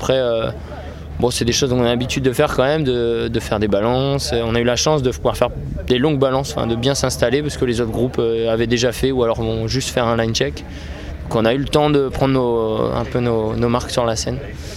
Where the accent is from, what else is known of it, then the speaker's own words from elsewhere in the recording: Lens, Hauts-de-France, France; moved away as an adult; j'ai grandi à Lens jusqu'à 21 ans. Ensuite, je suis parti faire des études. Pour mes études, je suis allé un peu à Rennes, en Bretagne. Après, je suis allé à Paris un peu pour la musique. Et puis, aujourd'hui, je vis un peu entre le Nord et la Bretagne